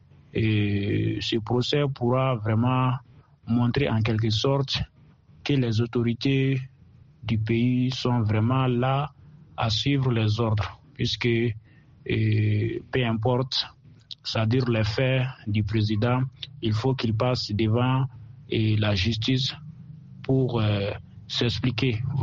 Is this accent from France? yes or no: no; Mali; C'est tout chez nous, au Mali.